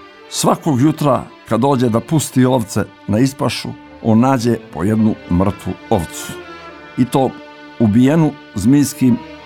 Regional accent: Morakovo, Nikšić Municipality, Montenegro; U tom mom rodnom kraju, u Župi Niksićkoj, u selu Morakovu

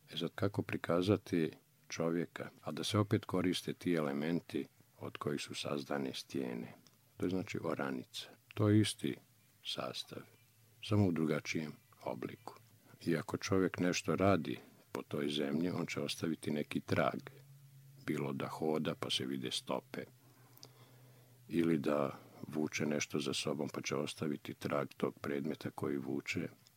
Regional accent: Kragujevac, Šumadija and Western Serbia, Serbia; born there; Ja sam rođen u Kragujevcu, ali moje porijeklo nije tu. Tu sam samo rodio.

